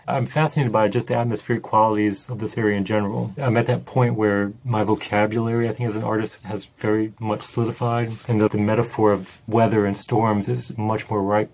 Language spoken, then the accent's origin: English; Venice, Louisiana, United States; also born or lived in New Orleans; now in Waveland, United States; I was born in New Orleans, and I lived down in Venice, Louisiana, when I was younger, which is at the very mouth of the Mississippi River. I then moved to the Mississippi coast, where I live now, in Waveland, Mississippi, right on the water.